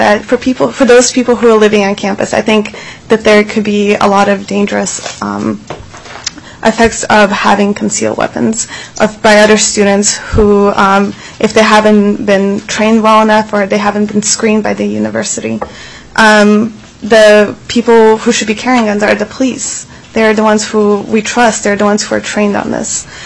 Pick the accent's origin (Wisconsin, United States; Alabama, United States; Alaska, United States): Alaska, United States; Anchorage; I am from Anchorage.